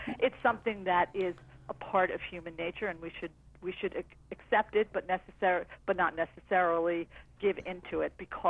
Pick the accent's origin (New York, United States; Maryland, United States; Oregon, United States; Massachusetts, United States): New York, United States; New York City; I'm from New York City, the stress capital of the world.